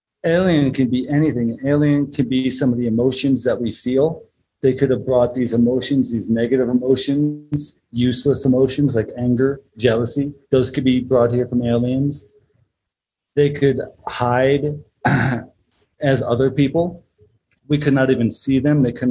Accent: Orlando, Florida, United States; also born or lived in Arizona; I grew up mostly in Florida. I was born in Arizona.

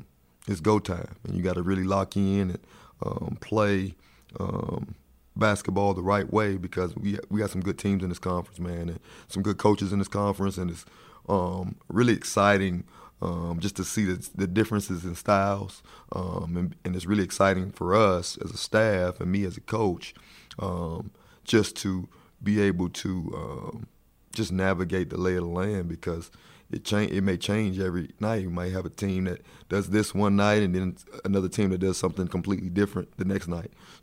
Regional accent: Miami, Florida, United States; Now, I'm from Miami, so I don't like the cold like that, man.

